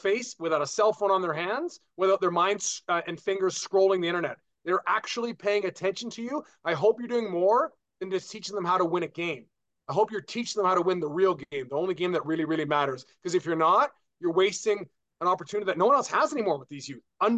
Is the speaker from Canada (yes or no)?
yes; Vancouver, British Columbia, Canada; I'm a Canadian. Born and raised in Vancouver, BC.